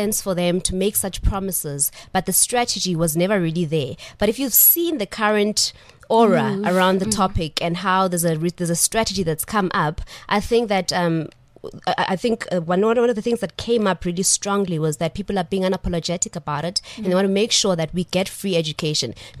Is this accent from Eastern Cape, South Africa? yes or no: yes; Eastern Cape, South Africa; Born and bred in the Eastern Cape. I always make sure that everywhere I go, I mention that.